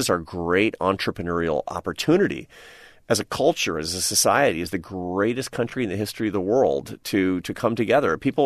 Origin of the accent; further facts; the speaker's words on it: Seattle, Washington, United States; now in Washington, United States; But, you know, I go to my hometown, Seattle, and I talk to people